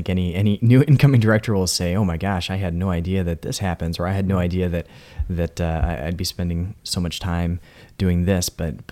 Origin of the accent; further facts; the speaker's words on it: Des Moines, Iowa, United States; also born or lived in Urbandale; I grew up here in Des Moines and Urbandale, actually